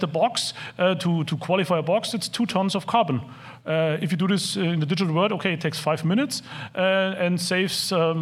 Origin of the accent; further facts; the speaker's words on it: Munich, Bavaria, Germany; I'm coming from Munich